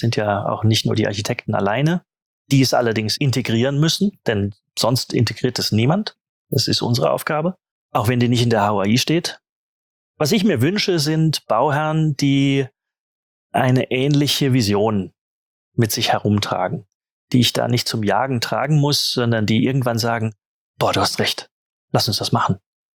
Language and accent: German; Mainz, Rhineland-Palatinate, Germany; Also ich bin aus Mainz und ich erinnere mich, dass ich als kleiner Bub im Gutenberg-Museum war